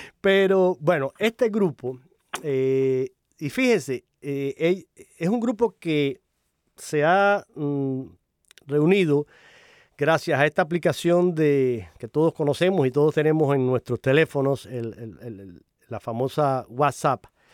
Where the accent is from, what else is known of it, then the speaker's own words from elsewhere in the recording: Holguín, Cuba; mi tierra natal, con Holguín, esa querida ciudad del oriente de la isla de Cuba